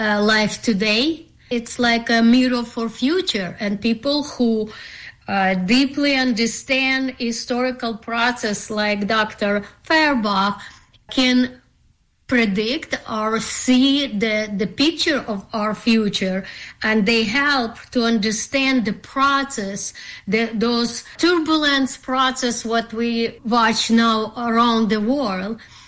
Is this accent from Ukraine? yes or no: yes; Ukraine; English is a second language; now in United States; I'm original from Ukraine. I'm here in America for 30 years.